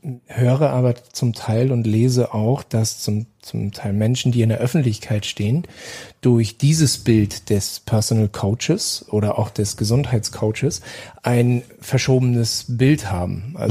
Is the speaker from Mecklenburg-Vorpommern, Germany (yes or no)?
yes; Rostock, Mecklenburg-Vorpommern, Germany; born there; ich lebe ja am Bodensee und ich bin in Rostock geboren